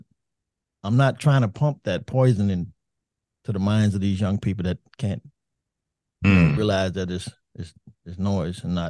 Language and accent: English; New Orleans, Louisiana, United States; I like music. I'm from New Orleans. I like all kind of music.